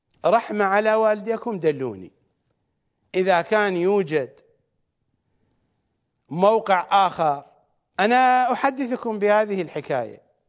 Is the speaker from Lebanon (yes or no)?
no; Iraq; now in Manchester, United Kingdom; في نفس الوقت الذي خرجت فيه أنا وغيري من العراق سنة 1980